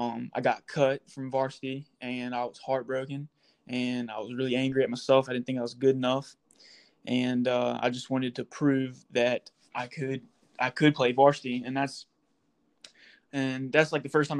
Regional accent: Pennsylvania, United States; So, from Northumberland County, like Harold said, which is a really small area, not many people go on to play, past high school for the most part.

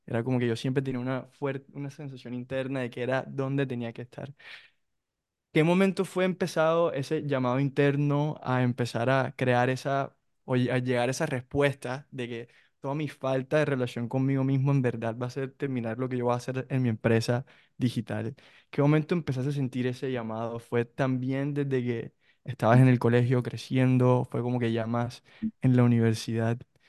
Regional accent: Cartagena, Bolívar, Colombia; yo soy de Cartagena y veo lo que hago

